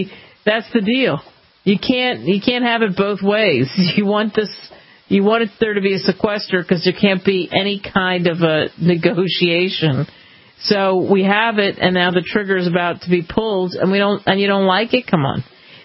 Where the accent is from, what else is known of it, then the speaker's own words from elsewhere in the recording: California, United States; I'm from California, and in California, people are talking about a body that was found in a hotel water tank.